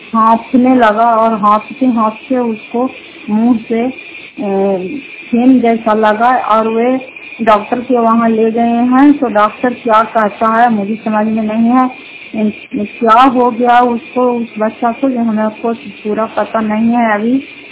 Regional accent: Fatehpur, Bihar, India; घर फतेहपुर पंचायत मकौटा जिला नालंदा त्रापसरा ब्लॉक की निवासी हूँ।

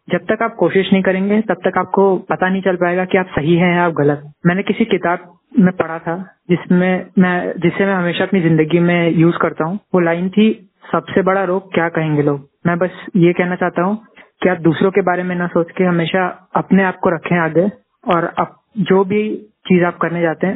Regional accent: Indore, Madhya Pradesh, India; इंदौर से हूँ।

